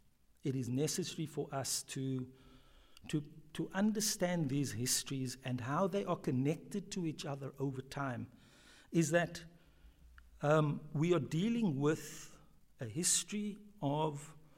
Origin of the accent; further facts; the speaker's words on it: South Africa; as it's been very interesting as a South African, as an African, to think about these questions while spending time in Germany